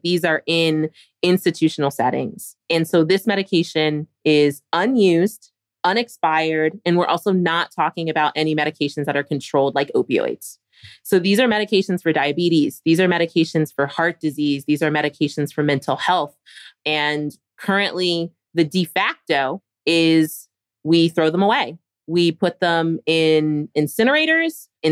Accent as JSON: {"language": "English", "town": "Philadelphia", "region": "Pennsylvania", "country": "United States", "tie": "born or raised there", "said": "So I grew up in Philadelphia. I was good at math and science growing up."}